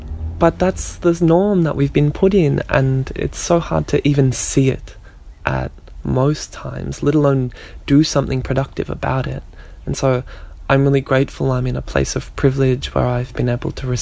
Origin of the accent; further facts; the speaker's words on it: Geelong, Victoria, Australia; growing up in Geelong in the north and being in the shadow of the Shell refinery the entire time